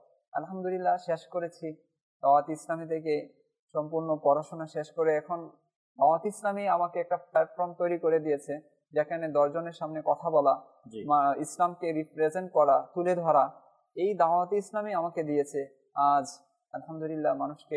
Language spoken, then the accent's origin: Bangla; Netrokona, Mymensingh Division, Bangladesh; আমার বাড়ি হচ্ছে সেই নেত্রকোনা, আর আমি ভর্তি হয়েছি মুন্সিগঞ্জ।